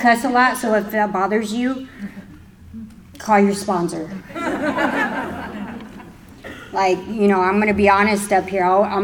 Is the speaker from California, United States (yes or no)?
yes; California, United States; So I'm from California, delayed flights, all that fun stuff to get here